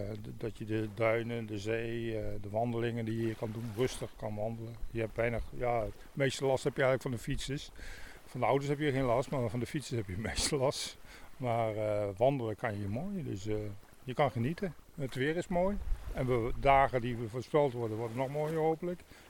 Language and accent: Dutch; Kampen, Overijssel, Netherlands; Ik kom uit Kampen. Een gemeente Kampen uit Overijssel.